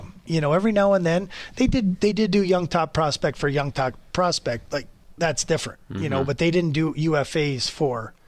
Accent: United States; now in Calgary, Canada; And I'm American, so, you know, I can firsthand say I love living in Calgary. I love being in Calgary. I've been here, you know, over 20 years now.

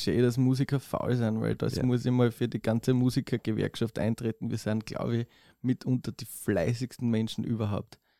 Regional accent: Styria, Austria; Ich bin nämlich ursprünglich aus der Südoststeiermark.

